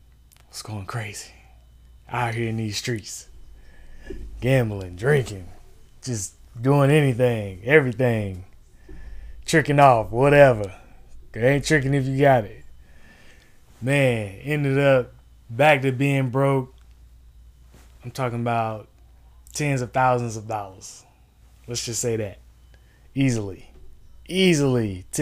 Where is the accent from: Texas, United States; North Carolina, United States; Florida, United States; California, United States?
North Carolina, United States; Durham; you know, I'm from Durham, North Carolina. Grew up in a single parent household with Mom Duke.